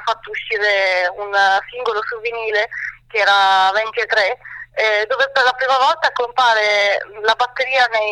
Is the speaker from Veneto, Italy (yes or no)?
no; Faenza, Emilia-Romagna, Italy; Io sono di Faenza